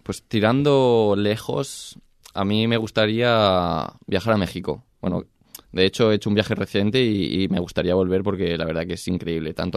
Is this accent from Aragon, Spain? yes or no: yes; Zaragoza, Aragon, Spain; tirando para mi tierra, que yo soy de Zaragoza, de Aragón